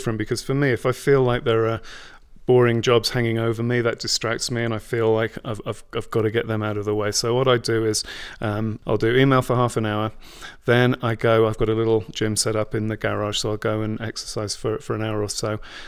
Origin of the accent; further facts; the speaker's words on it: England, United Kingdom; moved away as an adult; now in United States; growing up in England, every good movie, every TV show you watch, everything cool, everything you aspire to, it's all coming from the States.